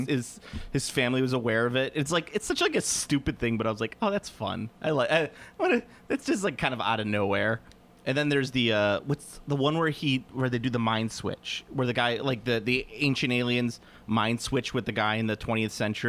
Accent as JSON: {"language": "English", "region": "New England", "country": "United States", "said": "Like I'm from New England. Don't hit me. Kind of."}